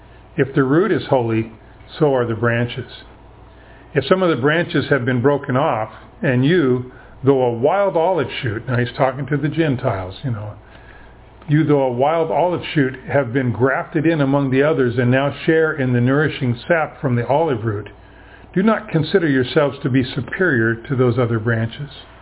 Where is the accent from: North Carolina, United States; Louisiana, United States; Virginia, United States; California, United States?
Louisiana, United States; Ruston; We had an apple tree in the backyard growing up in Ruston that had 7 different varieties of apples on it.